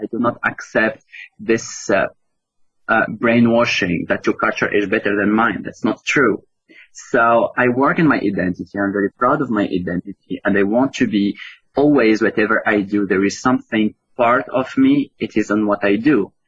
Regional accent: Tunisia; now in Malta; I am from Tunisia, but I live in Malta

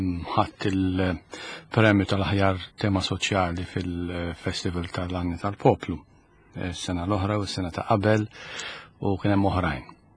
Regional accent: Birkirkara, Central Region, Malta; Jiena wieled u trabbejt Birkirkara, ħdejn il-Knisja ta' Sant'Alina. Konna familja ta' ħames tfal

